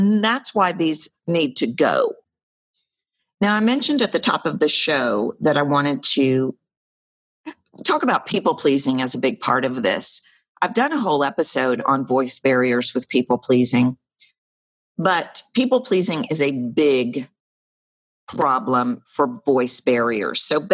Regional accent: Houston, Texas, United States; also born or lived in New York City / Dallas; now in Los Angeles, United States; I've always lived in big cities. I grew up in Houston. I lived in New York City for years. I lived in Dallas. I live in Los Angeles now.

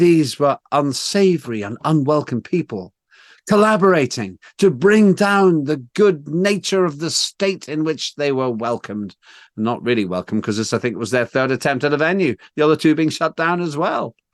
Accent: Belfast, Northern Ireland, United Kingdom; when I grew up in Belfast, which was the regional capital there.

